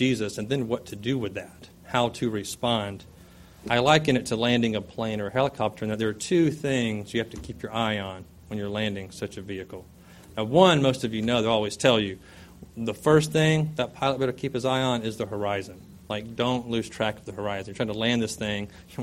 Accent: Fort Rucker, Alabama, United States; also born or lived in Orlando; I grew up in Fort Rucker, Alabama.

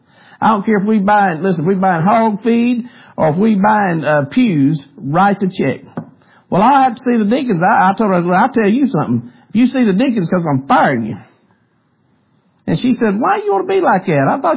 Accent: Bronx, New York, United States; And they always from up north, too, by the way. We're from the Bronx.

